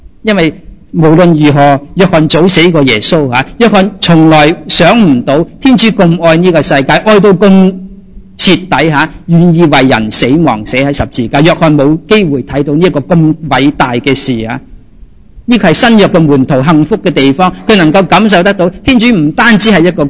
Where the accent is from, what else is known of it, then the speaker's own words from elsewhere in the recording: China; 我哋中国人都可以懂啊